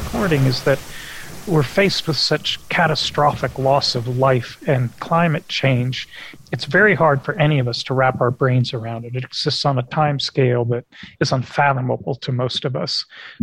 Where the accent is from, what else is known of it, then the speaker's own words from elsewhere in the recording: Algeria; growing up in Algeria during the war